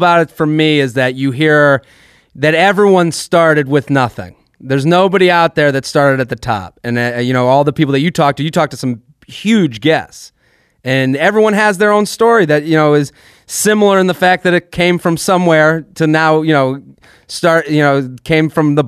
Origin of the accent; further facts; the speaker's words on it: Boston, Massachusetts, United States; BU. Okay, from my hometown.